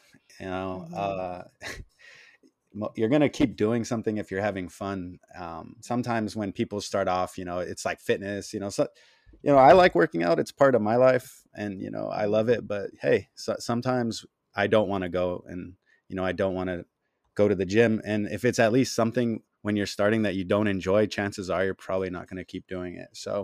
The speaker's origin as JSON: {"language": "English", "region": "California", "country": "United States", "tie": "born or raised there", "said": "I grew up in Southern California."}